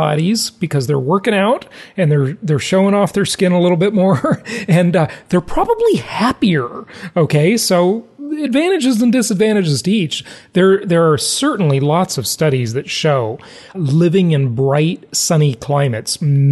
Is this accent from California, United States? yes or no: yes; Los Angeles, California, United States; also born or lived in Orange County; I grew up in Los Angeles, by the way. I lived as an adult in Orange County, but grew up in LA.